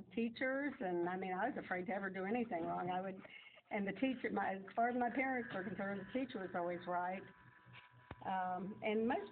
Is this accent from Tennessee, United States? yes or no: yes; Memphis, Tennessee, United States; I grew up here in Memphis. I went to White Station High School.